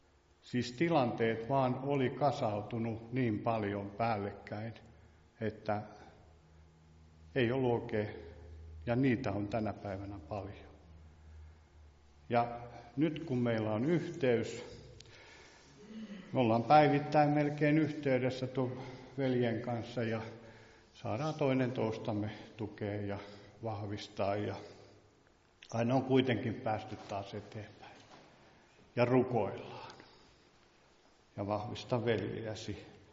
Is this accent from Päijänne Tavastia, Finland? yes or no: yes; Päijänne Tavastia, Finland; me asuttiin tuossa Merrasjärven suoralla, tai se mun kotipaikka oli siellä, ja me asuttiin Mukkulassa toisella puolella tietä